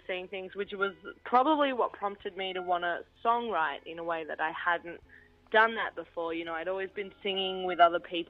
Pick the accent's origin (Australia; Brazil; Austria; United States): Australia; trying to find my identity as an Australian that doesn't have, much of my cultural background is just English.